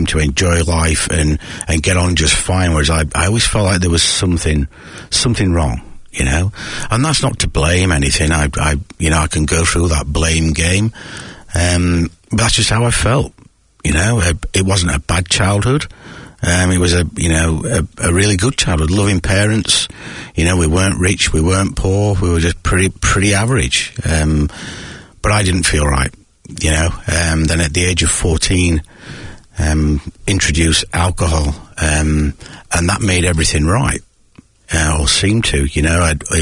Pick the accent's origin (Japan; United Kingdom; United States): United Kingdom; the north of England; I grew up, you can probably tell by my accent, growing up in the north of England